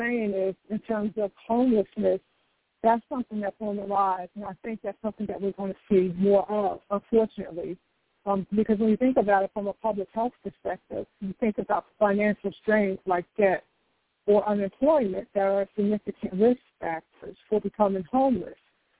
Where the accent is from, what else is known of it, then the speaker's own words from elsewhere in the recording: North Carolina, United States; Even my hometown of North Carolina, I live in Knightdale, which is a suburb outside of Raleigh, North Carolina.